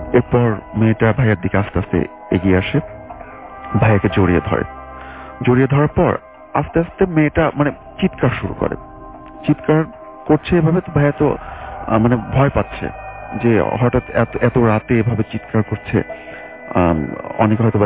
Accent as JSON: {"language": "Bangla", "town": "Uttara", "region": "Dhaka Division", "country": "Bangladesh", "said": "উত্তরা থেকে এসেছি।"}